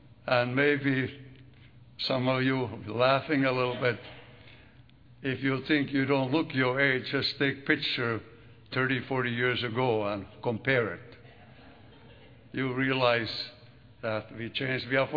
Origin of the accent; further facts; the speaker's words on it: Finland; first language Finnish; English is a second language; I have my native language in Finnish, and I enjoy reading in Finnish, comparing English and Finnish